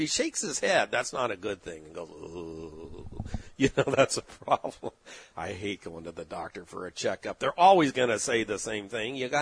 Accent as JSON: {"language": "English", "town": "San Diego", "region": "California", "country": "United States", "tie": "born or raised there", "said": "I was a big fan growing up in San Diego of the San Diego Chargers and Air Coryell."}